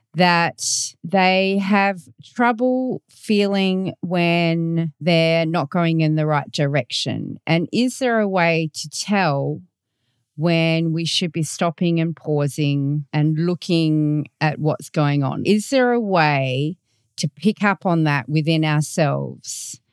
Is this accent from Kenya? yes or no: no; Australia; I'm your host from Australia